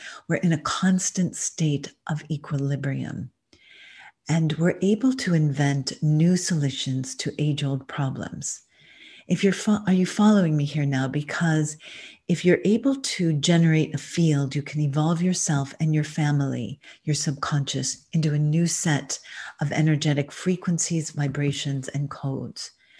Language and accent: English; Newton, Massachusetts, United States; This is my home. I grew up in Newton, Massachusetts, and under the words, my story is my actual bedroom window